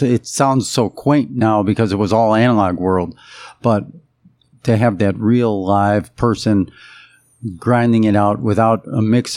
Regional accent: Chicago, Illinois, United States; Like, I grew up in Chicago

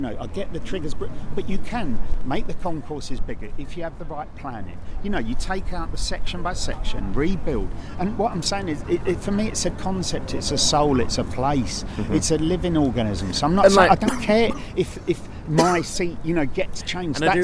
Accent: London, United Kingdom; accent: Cockney; I'm a Cockney

